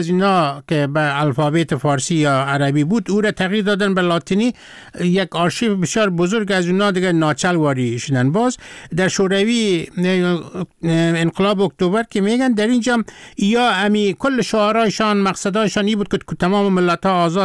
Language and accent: Persian; Afghanistan; در قزاقستان مردم که فهمیدن که من از افغانستان هستم